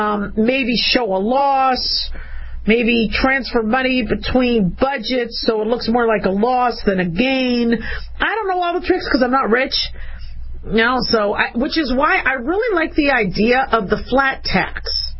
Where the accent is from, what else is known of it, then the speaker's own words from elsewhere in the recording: United States; as a American that's not wealthy and ultra wealthy and ultra ultra ultra wealthy